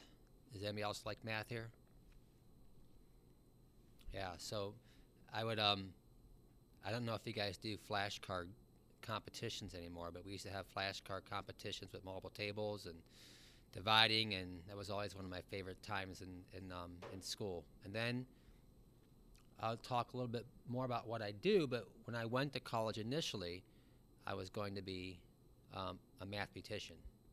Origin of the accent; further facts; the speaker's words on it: Streetsboro, Ohio, United States; I grew up in Streetsboro